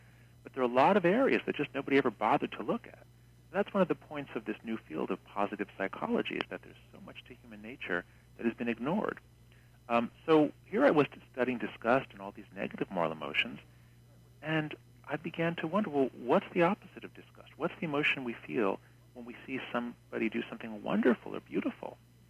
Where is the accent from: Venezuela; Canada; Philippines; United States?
United States; So it's a whole new set of sensitivities that I, as an American, just didn't have.